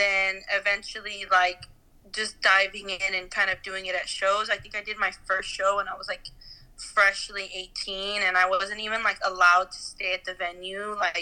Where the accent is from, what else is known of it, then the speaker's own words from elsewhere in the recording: Los Angeles, California, United States; I am from Los Angeles, primarily within the San Gabriel Valley, kind of like in the 626 area.